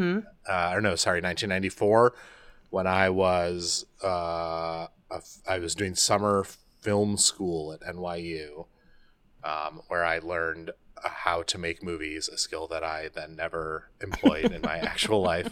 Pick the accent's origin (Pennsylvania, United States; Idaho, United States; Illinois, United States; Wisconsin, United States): Wisconsin, United States; I grew up in Wisconsin, and when I married my wife, who's from Southern Maryland